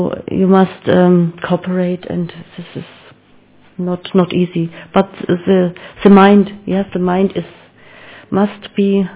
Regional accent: Germany; English is a second language; We are seven from Germany, and this is Sister Jutta. Yeah, from Germany.

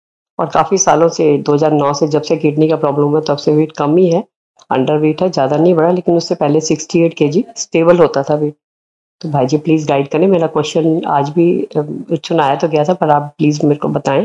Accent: Noida, Uttar Pradesh, India; also born or lived in Delhi; मेरी एज 58 है, ज्ञान में मैं 11 साल से हूँ, नोएडा से हूँ, दिल्ली से मैं पहले दिल्ली में थी

